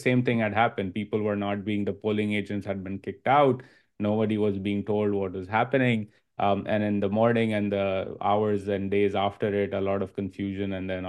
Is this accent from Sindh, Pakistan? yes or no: yes; Karachi, Sindh, Pakistan; I grew up in Karachi